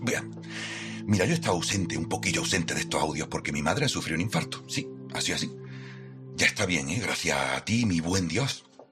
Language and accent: Spanish; Andalusia, Spain; Soy andaluz y, ¿sabes?, me encantan las romerías y las fiestas populares